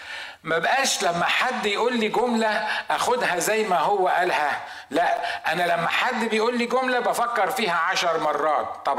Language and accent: Arabic; Egypt